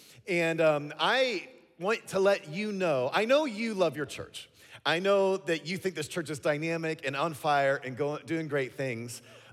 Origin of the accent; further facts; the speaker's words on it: Louisville, Kentucky, United States; But I grew up in Louisville and through some church things, became friends with some Christians around the country.